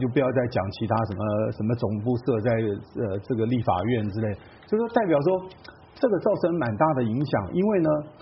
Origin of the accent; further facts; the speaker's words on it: Taiwan; 如果说我们台湾人在美国犯罪被在美国抓了